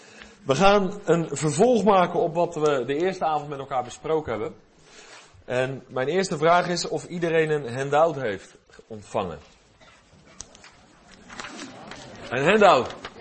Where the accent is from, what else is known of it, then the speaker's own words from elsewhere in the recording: South Holland, Netherlands; Ik kom natuurlijk maar uit de Alblasse Waard.